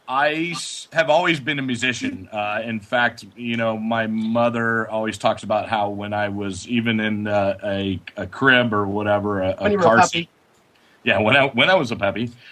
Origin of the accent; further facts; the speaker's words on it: Los Angeles, California, United States; Started playing in bands around Los Angeles, and I grew up in near Los Angeles